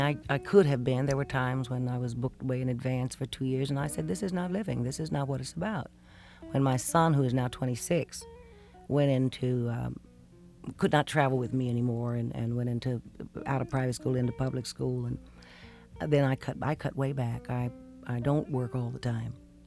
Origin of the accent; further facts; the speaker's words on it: Columbus, United States; I played all the clubs that you could possibly play in and around my hometown in Columbus.